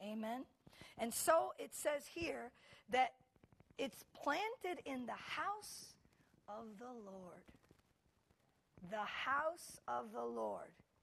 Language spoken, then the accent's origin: English; Puerto Rico; even though I'm from Puerto Rico and there's plenty of them there.